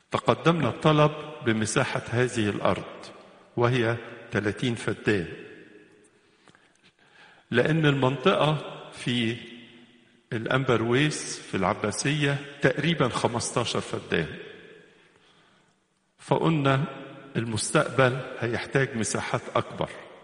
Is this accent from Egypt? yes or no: yes; Egypt